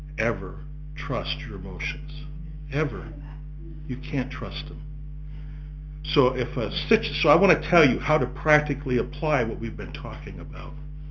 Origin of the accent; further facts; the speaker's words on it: Ireland; Well, I'm Irish. I don't like that.